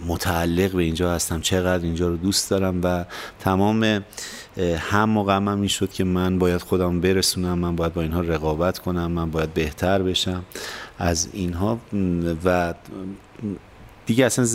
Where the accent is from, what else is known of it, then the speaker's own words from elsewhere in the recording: Kermanshah, Iran; من سالهای ابتدایی و کودکیم رو در کرمانشاه بودم، مصادف با جنگ بود